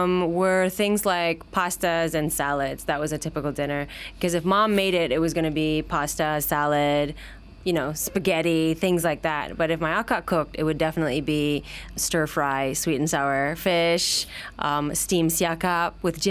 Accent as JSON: {"language": "English", "country": "Malaysia", "said": "I really realized, wow, I'm Malaysian."}